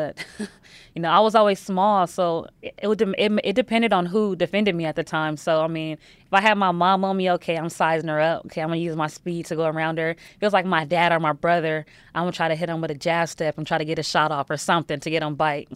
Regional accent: California, United States; I did run track in elementary and middle school, but, you know, I'm from California, so it gets too hot, so I, like, quit.

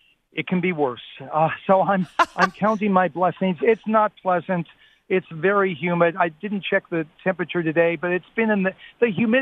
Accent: Los Angeles, California, United States; The first one I went to was in my hometown of L.A., so I've been to every Summer Olympics since 84 in Los Angeles

